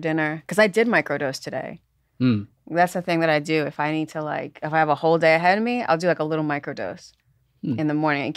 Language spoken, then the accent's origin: English; Boston, Massachusetts, United States; born there; So I was born in Boston, went to school in Providence.